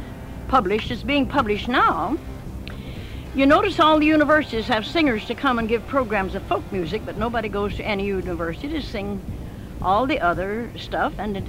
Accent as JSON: {"language": "English", "town": "Carthage", "country": "United States", "tie": "born there", "said": "And my folks moved in here when I was born in Carthage. They came to Carthage."}